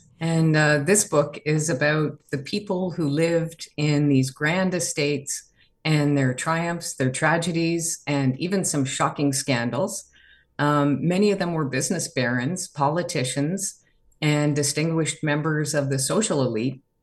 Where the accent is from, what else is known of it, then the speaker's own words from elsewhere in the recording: Ontario, Canada; Well, I guess because I grew up in Lanark County and I was very fortunate.